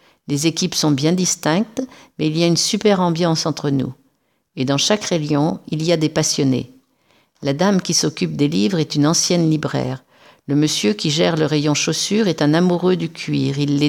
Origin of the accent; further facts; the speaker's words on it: northern Italy, Italy; now in Redon, France; je suis italienne, originaire du nord de l'Italie et j'ai 19 ans.